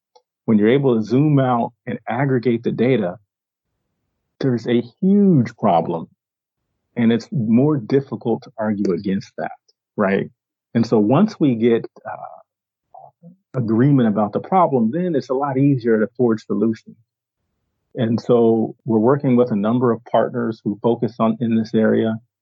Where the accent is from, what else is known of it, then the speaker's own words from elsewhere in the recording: Maryland, United States; I live in Northern California. I'm from the East Coast, from Maryland.